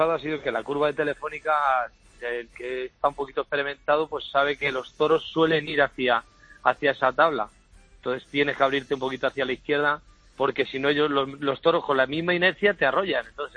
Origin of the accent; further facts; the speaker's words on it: San Sebastián de los Reyes, Community of Madrid, Spain; No, soy de San Sebastián de los Reyes.